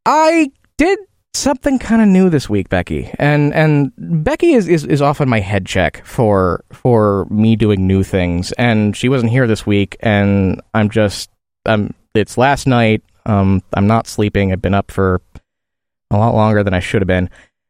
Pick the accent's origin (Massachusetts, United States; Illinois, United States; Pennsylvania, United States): Illinois, United States; Chicago; Like, I'm not from the South. I'm from Chicago. I'm I don't know if that's Yankee or not. But it's, I'm the Midwest.